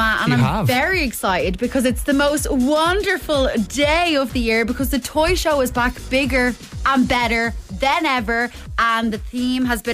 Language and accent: English; Cabra, Leinster, Ireland; she is from Cabra, and I am from Cabra